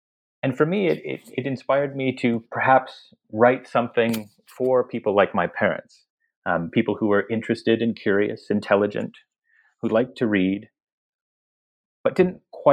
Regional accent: Maryland, United States; also born or lived in Michigan / Virginia / North Carolina / Massachusetts; I was born in Michigan, grew up all along the East Coast, mostly in the DC area, Maryland and Virginia, but also in North Carolina, Massachusetts, Connecticut.

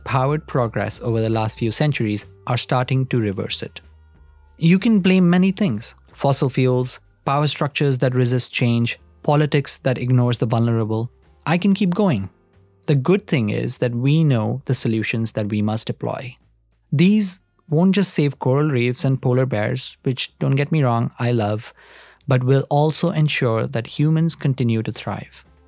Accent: India; I grew up in India

